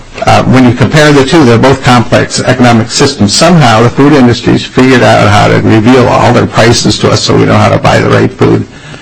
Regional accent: St. Paul, Minnesota, United States; I'm from St. Paul, Minnesota, House District 67A.

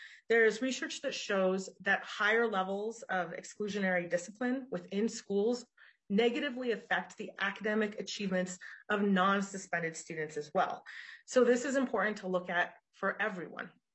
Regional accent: Albuquerque, New Mexico, United States; Well, I grew up in Albuquerque, New Mexico. I am Chicana or Latina. I was raised very working class, Catholic poor.

